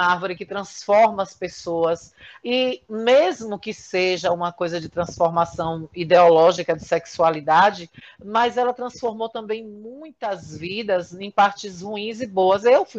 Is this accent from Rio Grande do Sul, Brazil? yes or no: no; Riachão do Jacuípe, Bahia, Brazil; also born or lived in Feira de Santana; eu nasci em Feira de Santana, mas minha infância toda foi aqui em Riachão.